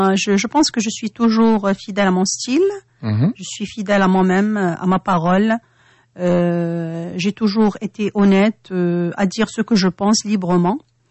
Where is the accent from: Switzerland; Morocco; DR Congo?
Morocco; parce que moi je suis marocaine, c'est tout.